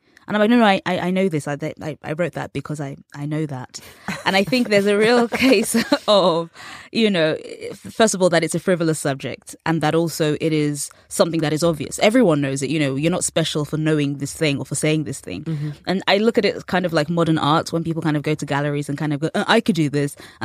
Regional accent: England, United Kingdom; for the longest time growing up in England, Friends was on television every Friday night at 9 p.m.

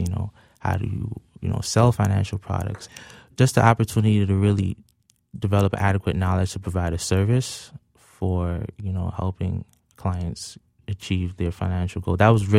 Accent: Brooklyn, New York, United States; I'm from Brooklyn, New York, Canarsie, New York, yeah, particular.

